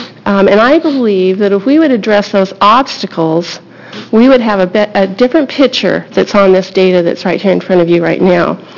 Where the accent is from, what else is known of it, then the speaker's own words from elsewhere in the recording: Oregon, United States; I am from Linn County.